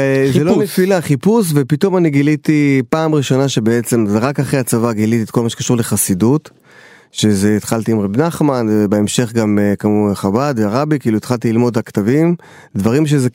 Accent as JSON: {"language": "Hebrew", "town": "Elkana", "region": "West Bank", "country": "Palestine", "tie": "born or raised there", "said": "באלקנה, בפנינת השומרון."}